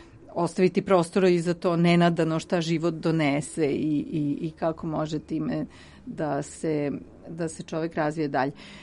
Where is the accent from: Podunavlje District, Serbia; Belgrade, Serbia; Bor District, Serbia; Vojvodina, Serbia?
Vojvodina, Serbia; Novi Sad; moved away as an adult; now in Netherlands; ja sam u Novom Sadu završila i akademiju, malo sam ranije krenula sa njom